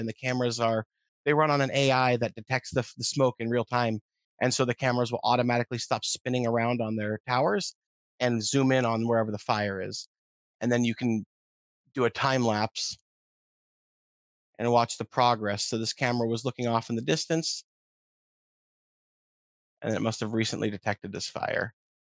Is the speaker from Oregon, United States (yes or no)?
yes; Oregon, United States; having large parts of the Portland metro area under mandatory evacuation orders. And my hometown almost burned off the map, things like that.